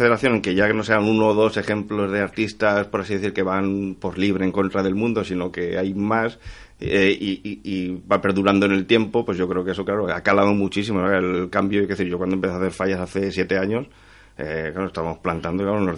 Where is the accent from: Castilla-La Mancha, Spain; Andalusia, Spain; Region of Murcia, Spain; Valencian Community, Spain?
Valencian Community, Spain; yo soy valenciano y me gusta quemar